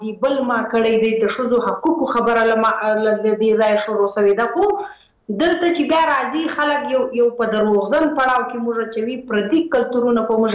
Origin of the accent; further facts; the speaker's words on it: Khyber Pakhtunkhwa, Pakistan; ملیحا زه ته دواړي د پښتونخوا وطن بچی یو، دلته پاتې شوی یو، دلته پیدا شوی یو.